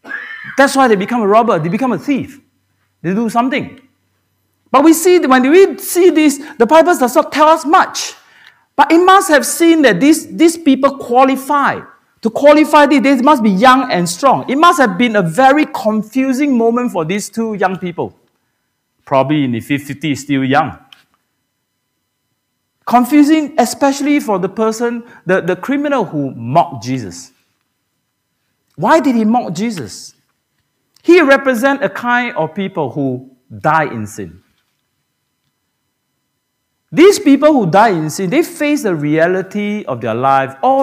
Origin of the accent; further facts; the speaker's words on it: Singapore; moved away as an adult; now in New Zealand; I came from an Asian country. I came from Singapore.